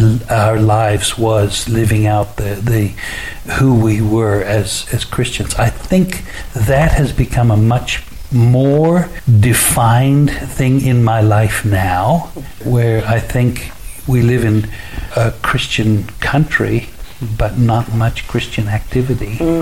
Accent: Zambia; also born or lived in Zimbabwe / South Africa; Well, I was born in Zimbabwe, which was southern Rhodesia. Moved to South Africa as a young boy, where dad did that printing stuff. And then we were asked to go back to Zambia, northern Rhodesia at the time.

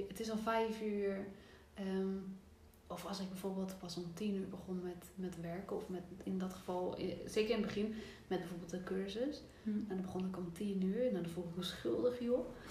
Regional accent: Netherlands; ik ben in Nederland ben ik opgegroeid in een dorp en later woon ik in echt een klein stadje.

